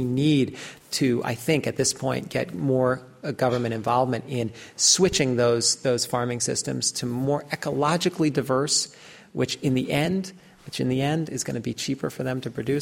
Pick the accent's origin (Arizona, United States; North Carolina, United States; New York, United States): New York, United States; I come from the Lower Hudson Valley, New England.